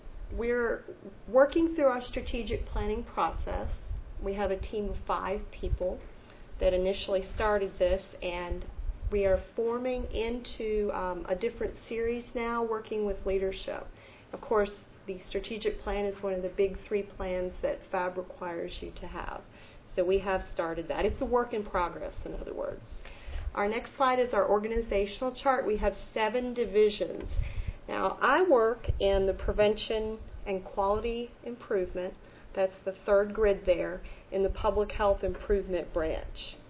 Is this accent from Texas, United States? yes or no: no; Kentucky, United States; from the Commonwealth of Kentucky.